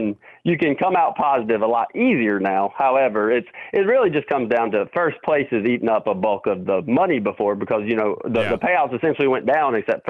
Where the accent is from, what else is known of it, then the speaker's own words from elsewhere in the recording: Greenwood, South Carolina, United States; Yeah, that Greenwood in my hometown, which I'm about 45 minutes from Anderson